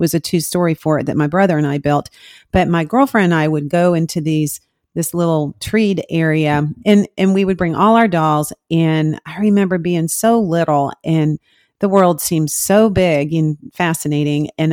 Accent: Florida, United States; I have this memory of growing up in Florida. So the weather was usually nice.

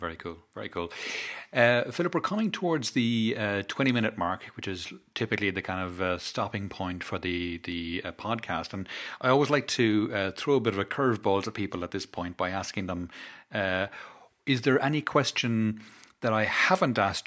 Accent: Ireland; I am Irish after all.

